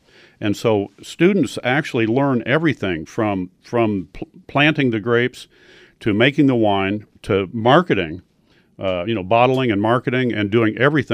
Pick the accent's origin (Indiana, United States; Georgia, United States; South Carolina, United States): Indiana, United States; Well, I grew up in Indiana. And even though my family wasn't in agriculture, I had a lot of friends who were.